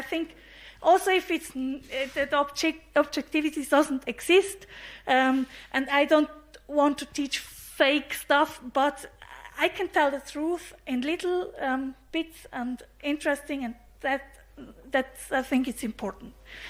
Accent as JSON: {"language": "English", "region": "German-speaking Switzerland", "country": "Switzerland", "said": "I'm from Swiss Germany. Swiss Germany."}